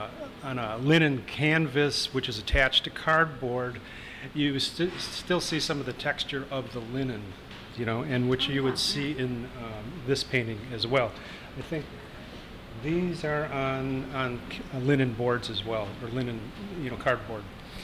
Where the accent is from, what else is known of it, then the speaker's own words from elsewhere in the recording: Milwaukee, Wisconsin, United States; now in Kenosha, United States; I'm originally from Milwaukee, yes. I've been in Kenosha for 2 years.